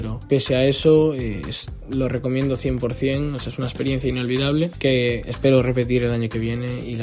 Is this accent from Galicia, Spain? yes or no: yes; Vigo, Galicia, Spain; soy de Vigo, tengo 18 años